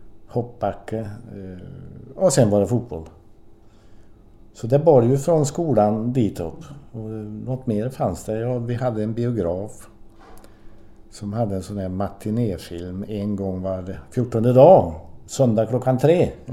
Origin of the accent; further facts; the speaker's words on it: Torsby, Värmland, Sweden; När jag växte upp i Torsby och säger att jag började skolan 6-7 år och så vidare.